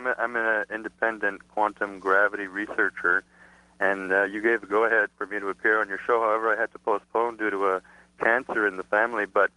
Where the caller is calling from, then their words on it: Montreal, Quebec, Canada; I'm calling from Montreal.